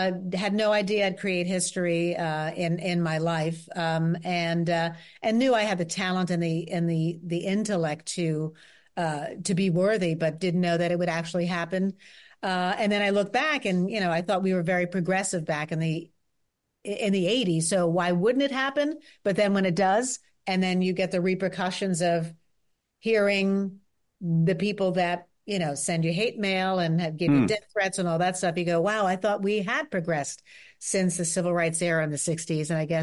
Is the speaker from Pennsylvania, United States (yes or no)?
no; New York, United States; from growing up outside New York and seeing Broadway shows to actually being on Broadway